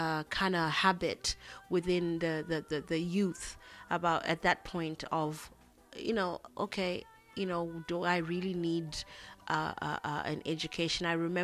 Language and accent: English; Harare, Zimbabwe; English is a second language; I'm an artist from Harare, Zimbabwe.